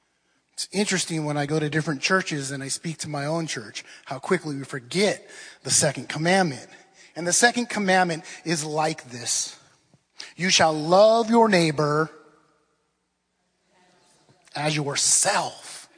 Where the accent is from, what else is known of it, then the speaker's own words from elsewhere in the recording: Oceanside, California, United States; hear, O La Jolla, hear, Pacific Beach. I'm from Oceanside, so hear, Oceanside.